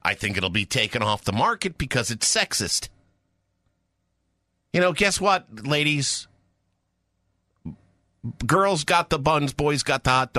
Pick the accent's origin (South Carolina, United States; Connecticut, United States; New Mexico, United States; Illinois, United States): Connecticut, United States; I am from Connecticut.